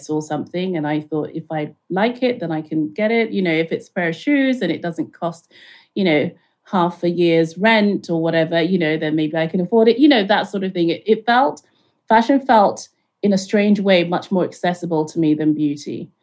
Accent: London, United Kingdom; also born or lived in Lagos, Nigeria; I grew up in London and Lagos in Nigeria.

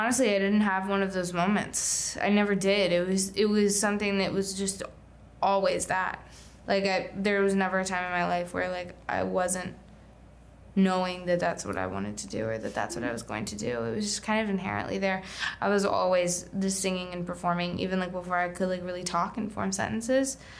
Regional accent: Charlotte, North Carolina, United States; now in New York City, United States; Eva Nobilizada is an amazing actor, grew up in Charlotte, where I'm from, in Nor

